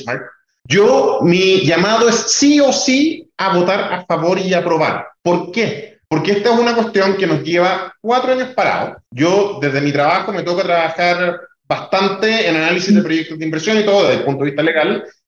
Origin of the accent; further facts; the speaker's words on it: Magallanes, Chile; Y a mí como chileno sí me importa mucho, y como magallánico más aún, que los proyectos de hidrógeno verde se hagan en Chile y ojalá en Magallanes